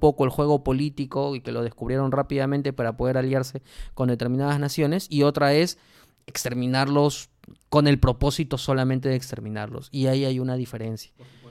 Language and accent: Spanish; Peru; somos peruanos, estamos en territorio que en su momento fue un territorio del Tahuantinsuyo, pero como tú lo has dicho, somos mestizos. Entonces somos personas que ya hemos crecido por fuera de esto.